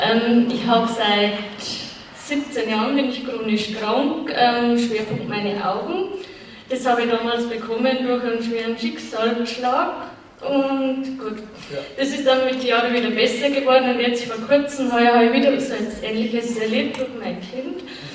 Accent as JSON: {"language": "German", "region": "Bavaria", "country": "Germany", "said": "Aus dem Bayerischen Wald, von Richtung Passau."}